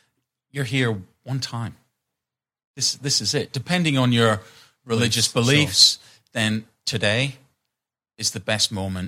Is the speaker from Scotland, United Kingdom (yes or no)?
yes; Aberdeen, Scotland, United Kingdom; I'm from Aberdeen. It rains all the time.